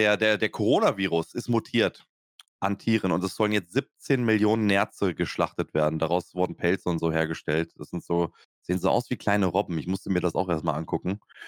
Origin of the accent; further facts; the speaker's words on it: Lower Saxony, Germany; ich komme ja aus Niedersachsen